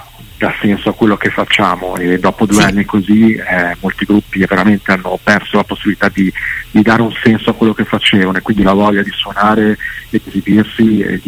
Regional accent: Milan, Lombardy, Italy; noi siamo di Milano, quindi sì, siamo partiti così in acustico

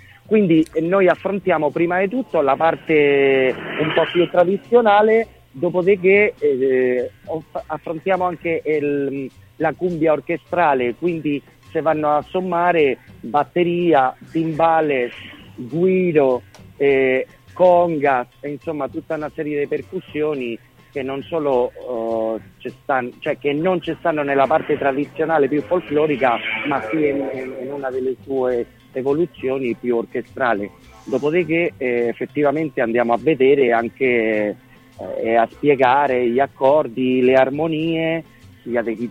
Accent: Spain; Italian is a second language; io sono spagnolo e da noi se fea, cioè se dice la fe

